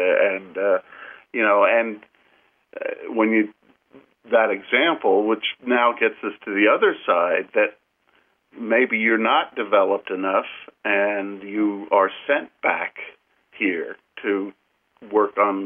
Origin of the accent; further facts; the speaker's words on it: Kentucky, United States; born there; the fact is that I was born in Kentucky